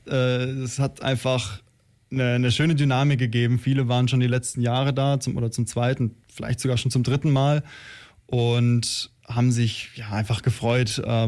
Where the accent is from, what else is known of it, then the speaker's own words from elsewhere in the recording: Baden-Württemberg, Germany; now in Ulm, Germany; Ich komme aus der Nähe von Freiburg